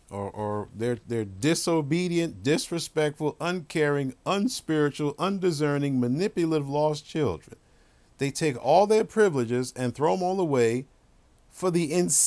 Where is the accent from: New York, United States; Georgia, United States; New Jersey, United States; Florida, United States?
New York, United States; In my home, when I grew up in New York, you got one warning, if that.